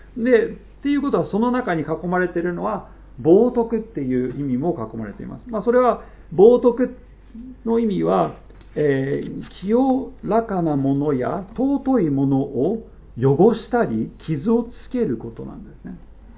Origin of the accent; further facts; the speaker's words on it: United States; しかも、英語で聞き取ってるので、私たちがアメリカ人なので、よく、Oh my God! って遊びながら言うんです。